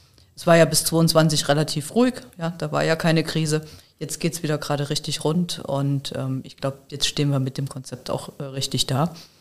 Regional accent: Leipzig, Saxony, Germany; born there; moved away; Ich bin gebürtige Leipzigerin, bin seit 25 Jahren im Rhein-Main-Gebiet

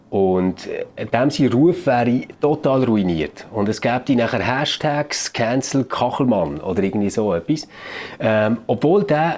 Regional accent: Switzerland; oder bei uns in der Schweiz.

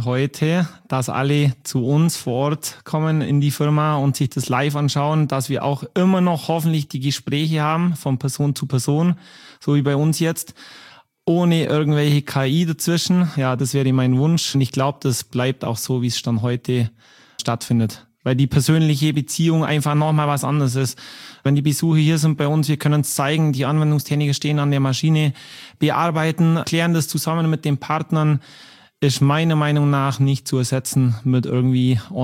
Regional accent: Bavaria, Germany; Gibt eigentlich keine Frage, was meine Antwort ist als richtiger Allgäuer.

